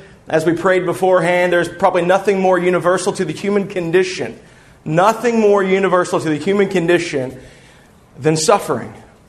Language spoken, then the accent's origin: English; Chicago, Illinois, United States; born there; Fun fact. I was born in Chicago on November 6, 1982. There was a 17-inch flood that week.